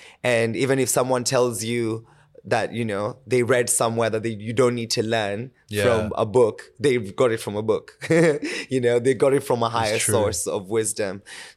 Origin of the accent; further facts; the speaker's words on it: Kenya; Born and raised in Kenya. I lived majority of my life there.